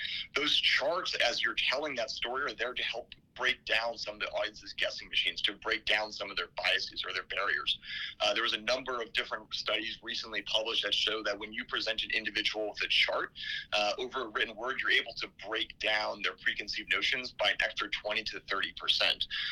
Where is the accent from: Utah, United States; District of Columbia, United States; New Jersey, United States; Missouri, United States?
New Jersey, United States; I'm from New Jersey and we don't communicate, we argue.